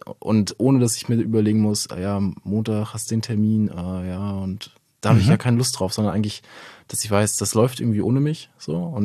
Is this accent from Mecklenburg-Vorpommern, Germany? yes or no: yes; Rostock, Mecklenburg-Vorpommern, Germany; Ich mag Rostock, ich bin in Rostock groß geworden, ich liebe das alles.